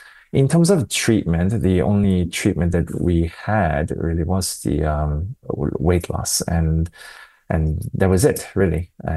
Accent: South Korea; English is a second language; I'm Asian, and I'm from Korea

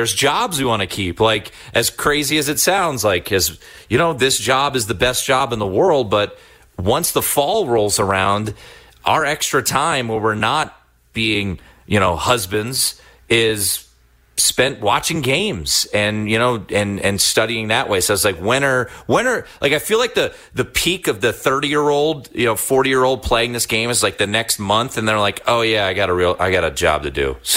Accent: Washington, District of Columbia, United States; growing up in Washington D.C., it's not a town that cares about college football, and I have basically created my career about talking college football.

